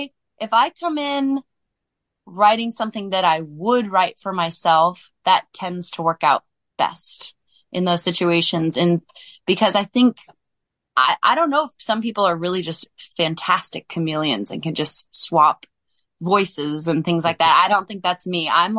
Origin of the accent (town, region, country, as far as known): California, United States